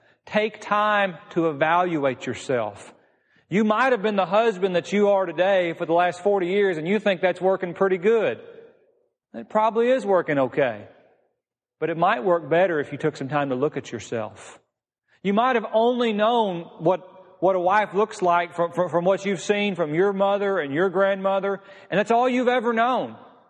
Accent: Missouri, United States; it used to always be my assignment whenever I was a teenager growing up in Missouri, was to lead the VBS songs

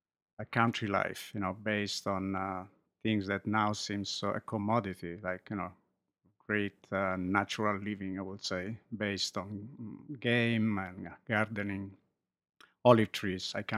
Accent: Umbria, Italy; Yes. About 60 years ago. I'm from Umbria.

